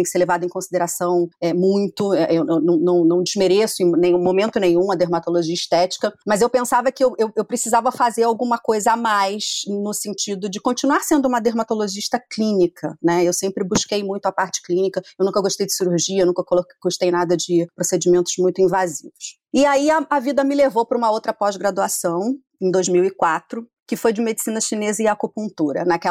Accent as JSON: {"language": "Portuguese", "region": "Rio de Janeiro", "country": "Brazil", "said": "eu vou para Niterói, eu sou do Rio, né?"}